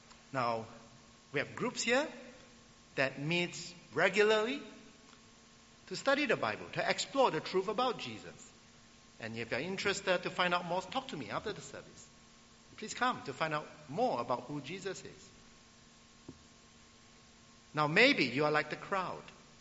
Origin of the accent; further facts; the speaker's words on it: Singapore; with many of my boarding school friends when we grew up in Singapore.